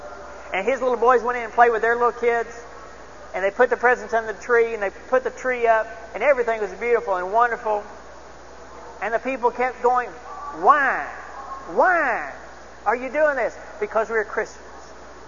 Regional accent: Dallas, Texas, United States; I grew up in North Dallas, so I had known nothing about fishing.

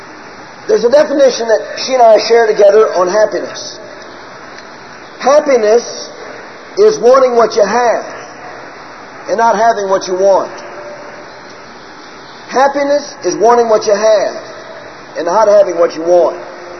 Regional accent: St. Louis, Missouri, United States; I grew up in St. Louis. We were taught from children, from birth, to love the Cardinals and hate the Cubs.

